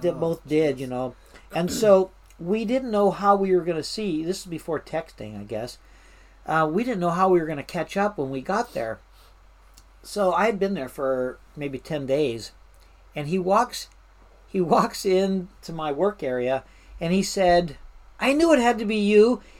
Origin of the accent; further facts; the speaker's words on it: Washington, United States; And I finally quit talking with my accent, and I said, "I'm from Washington State."